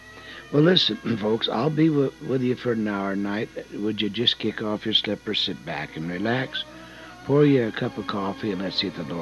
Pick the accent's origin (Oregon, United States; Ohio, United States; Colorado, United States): Oregon, United States; The Dalles; the first class reunion that I ever attended in my hometown of the Dalles, Oregon.